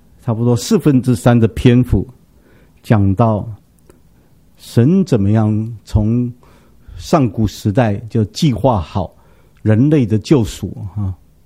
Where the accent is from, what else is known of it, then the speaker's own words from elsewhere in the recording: Taiwan; 我们台湾人可能比较穷吧，我们是杀鸡杀鸭哈。